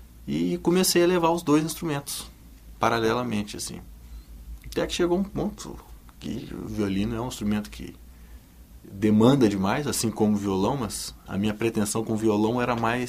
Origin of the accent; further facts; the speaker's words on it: Minas Gerais, Brazil; Começou, eu sou mineiro, né